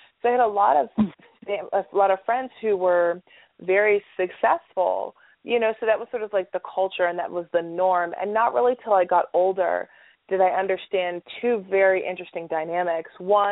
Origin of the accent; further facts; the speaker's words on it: Los Angeles, California, United States; like living and growing up in Los Angeles, it was normal for me because my parents are just so normal.